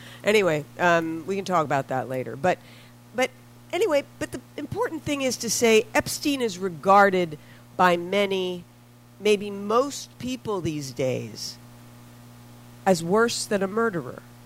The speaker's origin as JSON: {"language": "English", "town": "Philadelphia", "region": "Pennsylvania", "country": "United States", "said": "I'm from Philly."}